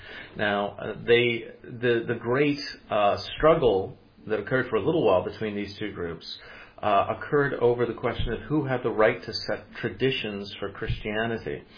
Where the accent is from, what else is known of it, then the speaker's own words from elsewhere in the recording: England, United Kingdom; I'm originally from England.